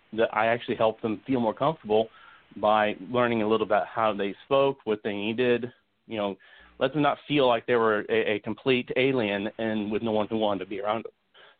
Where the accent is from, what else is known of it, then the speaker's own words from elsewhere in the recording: Oklahoma, United States; And my school life growing up, I was in Oklahoma, and my hometown was a college town.